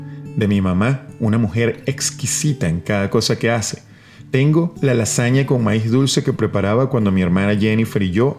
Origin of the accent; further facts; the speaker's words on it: Venezuela; ¿Cómo podría dejar que se perdiera ese legado tan nuestro como venezolanos y como calabreses?